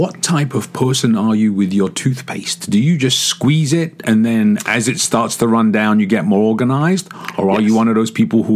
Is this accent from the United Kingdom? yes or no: yes; England, United Kingdom; when I was a kid, and I wish I could remember the name of the product growing up in England